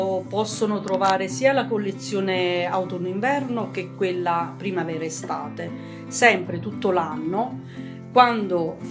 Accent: Torre Annunziata, Campania, Italy; now in Foiano della Chiana, Italy; Allora, io sono di Torre Annunziata, in provincia di Napoli.

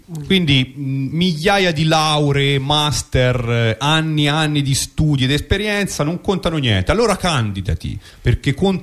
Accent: Rome, Lazio, Italy; io Romano

